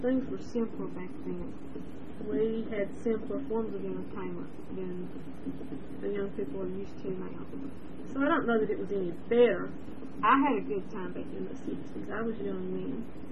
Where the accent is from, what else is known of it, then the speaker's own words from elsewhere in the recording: Rome, Georgia, United States; born there; I was born in Rome, Georgia, Floyd County, on April 6, 1945, at McCall Hospital.